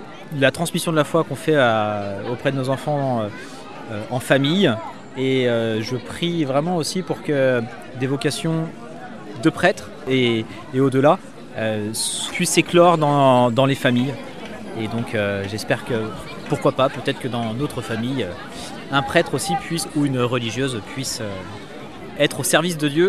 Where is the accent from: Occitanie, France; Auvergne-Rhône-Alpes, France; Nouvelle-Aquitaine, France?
Nouvelle-Aquitaine, France; Bayonne; Je viens de Bayonne, je suis un père de famille d'âge moyen.